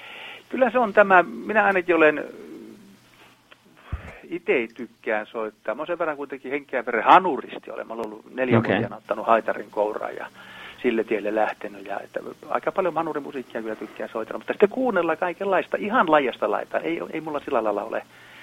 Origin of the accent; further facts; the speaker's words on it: Ivalo, Lapland, Finland; minä olen Ivalosta